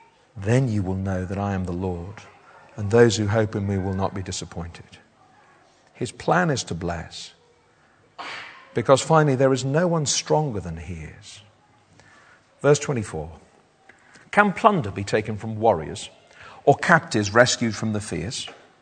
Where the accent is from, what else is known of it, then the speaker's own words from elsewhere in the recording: United Kingdom; I'm partly because I'm British and I just don't like that, such things.